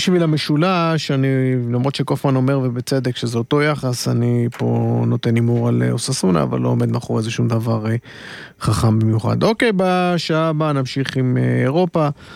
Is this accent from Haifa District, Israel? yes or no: yes; Haifa, Haifa District, Israel; אנחנו פשוט נהנים בתור שני חיפאים, אחד לשעבר ואחד בהווה